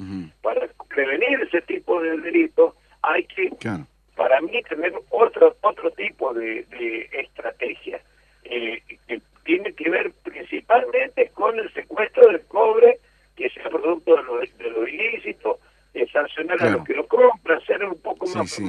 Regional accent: Monte Caseros, Corrientes, Argentina; yo me crié en Montecasero y a nosotros nos robaban las compuertas hace 30 años atrás

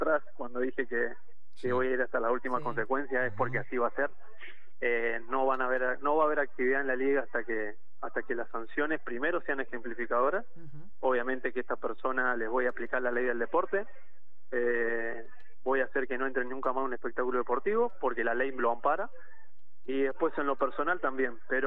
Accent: San Martín, Buenos Aires Province, Argentina; Hoy estoy en Capital, bueno, yo soy de San Martín, para el que sabe, hoy estoy en Capital

